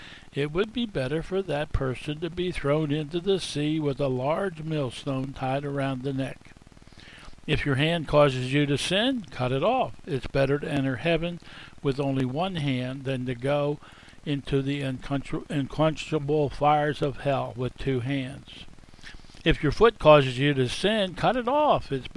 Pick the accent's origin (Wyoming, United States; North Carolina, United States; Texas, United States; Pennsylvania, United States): Pennsylvania, United States; When I grew up in Pennsylvania in the wintertime, you know, when we had ice and snow, we used something called salt.